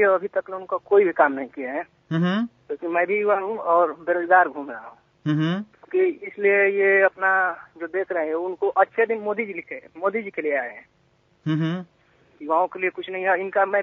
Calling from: Chakki, Bihar, India; जी मैं बक्सर बिहार से, मेरा गांव का नाम चक्की पड़ेगा।

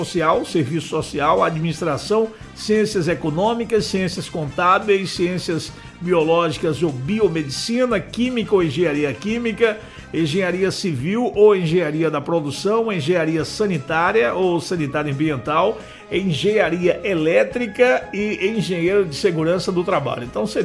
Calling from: Lagoa Encantada, Bahia, Brazil; Ó, bom dia, sou da Lagoa Encantada.

